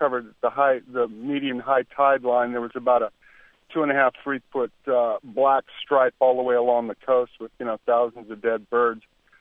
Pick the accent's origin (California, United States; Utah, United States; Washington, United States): California, United States; Santa Barbara; I grew up in Santa Barbara. I lived there from 1955 to 1997.